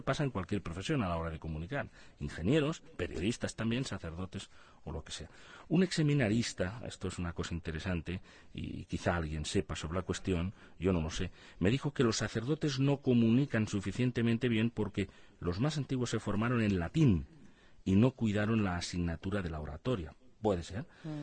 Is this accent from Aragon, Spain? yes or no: yes; Camporrells, Aragon, Spain; era el cura párroco de mi pueblo. Yo fui monaguillo suyo.